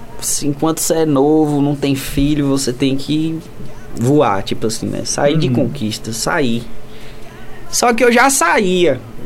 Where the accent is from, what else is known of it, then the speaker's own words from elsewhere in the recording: São Paulo, Brazil; É que eu sou paulista, eu puxo um pouquinho quando eu falo.